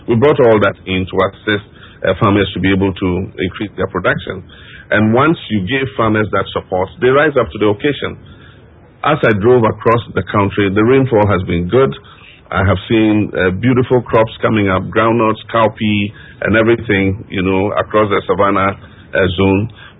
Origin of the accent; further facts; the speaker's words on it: Tamale, Northern Region, Ghana; When I was a young boy growing up in Tamale, a lot of young people were involved in agriculture.